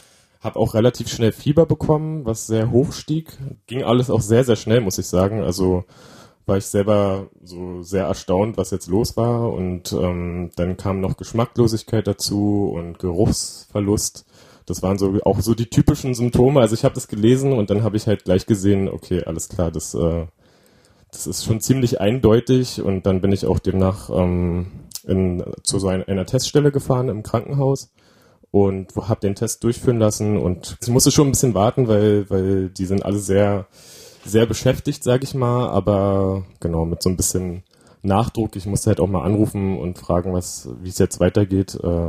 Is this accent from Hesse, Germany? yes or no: no; Berlin, Germany; Also ich bin aus Berlin, bin Musiker und selbstständig quasi damit